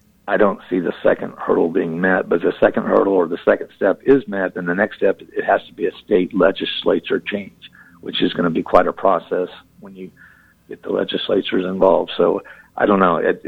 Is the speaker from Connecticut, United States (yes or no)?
no; Scott City, Kansas, United States; Oh yeah, I grew up in Scott City